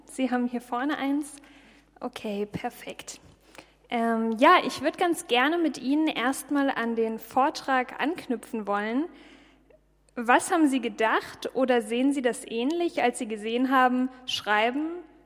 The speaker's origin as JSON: {"language": "German", "region": "Hesse", "country": "Germany", "tie": "born there", "said": "Das freut mich persönlich selbst sehr, weil ich gebürtige Nordhessin bin."}